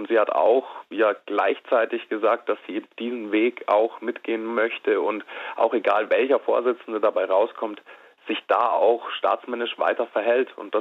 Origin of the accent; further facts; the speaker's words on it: Munich, Bavaria, Germany; ich speziell als Münchner auch erwartet hätte